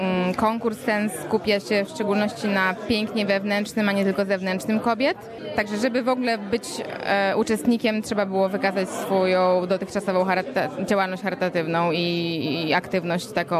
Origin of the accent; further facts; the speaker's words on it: Warsaw, Masovian Voivodeship, Poland; moved away as an adult; also born or lived in Germany; now in Australia; Przyjechałam w zasadzie tu z Niemczech, ponieważ mieszkałam w Niemczech przed przyjazdem do Australii. Pochodzę ogólnie z Warszawy.